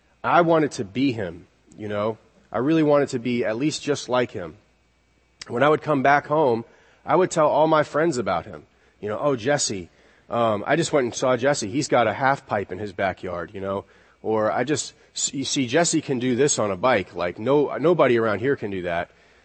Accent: Japan; now in United States; being in America is interesting because my identity is already established with people. I'm Japanese. I'm from Japan. People already see that as part of my identity.

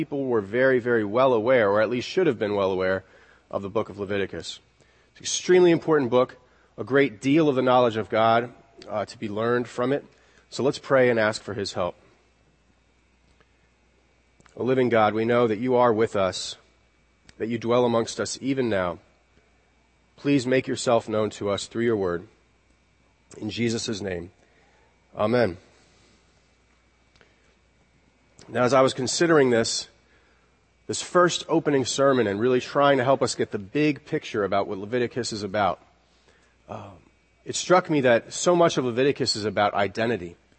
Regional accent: Japan; now in United States; being in America is interesting because my identity is already established with people. I'm Japanese. I'm from Japan. People already see that as part of my identity.

